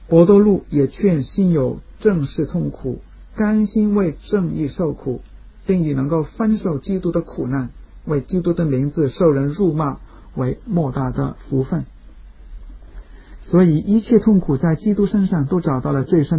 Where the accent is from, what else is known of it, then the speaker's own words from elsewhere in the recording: Tai O, Hong Kong; 我小的时候是住在大澳，我开玩笑是大屿山是香港最穷的一个岛，大澳是大屿山最穷的一个村， … 是大澳这个村里面最穷的一家人。我爸爸在我九岁的时候去世，我妈妈是一个小贩，我们很穷。